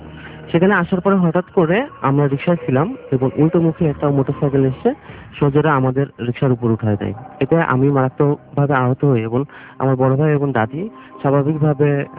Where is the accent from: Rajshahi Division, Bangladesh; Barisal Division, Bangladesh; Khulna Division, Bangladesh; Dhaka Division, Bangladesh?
Khulna Division, Bangladesh; Jessore; আমার গ্রামের বাসা যশোর